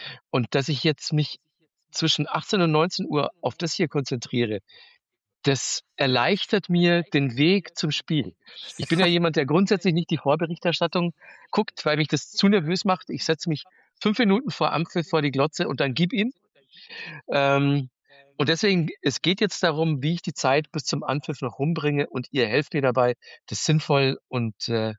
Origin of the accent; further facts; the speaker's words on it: Manching, Bavaria, Germany; Genau, ich bin in Manching bei Ingolstadt aufgewachsen.